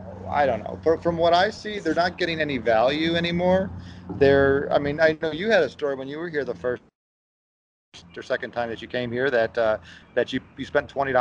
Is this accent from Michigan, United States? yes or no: no; Chicago, Illinois, United States; There's been a report issued on whether or not Chicago, Illinois, my hometown, go Cubs, is actually looking to build a casino within their city limits.